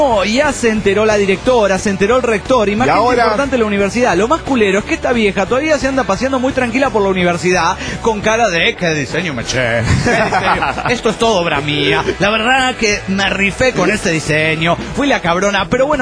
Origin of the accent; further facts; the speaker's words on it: Oaxaca, Mexico; del Valle de Oaxaca, México.